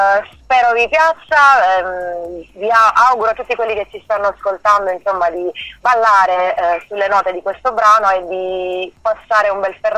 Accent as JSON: {"language": "Italian", "town": "Foggia", "region": "Apulia", "country": "Italy", "tie": "born or raised there", "said": "io vivo tra Roma e Foggia, che è la mia città natale in Puglia"}